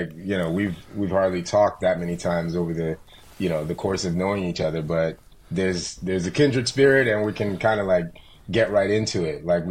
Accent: Nigeria; born there; So I was born in Nigeria. My mom and dad were both Nigerians.

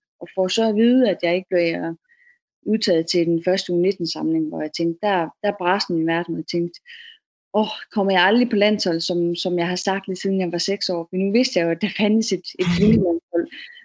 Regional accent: Jutland, Denmark; hov, jeg kommer fra Jylland af, jeg har aldrig nogensinde selv taget tog eller en bus.

